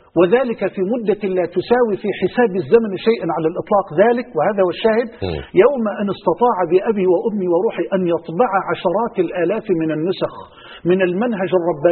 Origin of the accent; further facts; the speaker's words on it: Egypt; ودعني أؤكد لحضرتك على أن مؤسساتنا في بلدنا مصر مليئة بالشرفاء